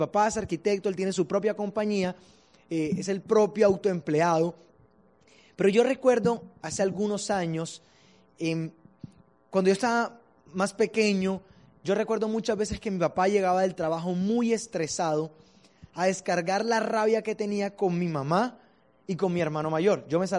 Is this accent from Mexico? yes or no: no; Barranquilla, Atlántico, Colombia; born there; Nací en Barranquilla, nada extraño